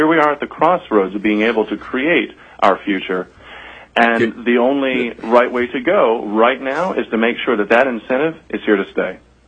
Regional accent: Florida, United States; now in Alaska, United States; I am not originally Alaskan. I'm from Florida. And I moved here with the love for Alaska

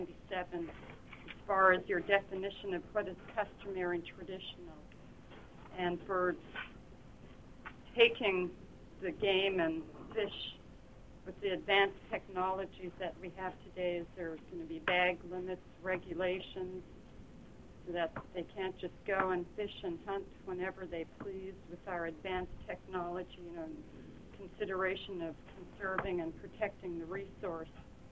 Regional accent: Anzac, Alaska, United States; now in Willow, United States; I grew up in Anzac, and I moved to Willow in 1986, but I can't go back there and hunt and fish.

